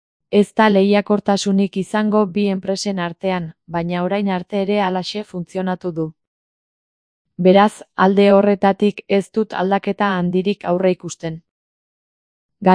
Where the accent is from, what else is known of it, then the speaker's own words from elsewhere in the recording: Azkoitia, Basque Country, Spain; Ni azkoitiarra naiz eta ikusi besterik ez dago gure herriko errealitatea.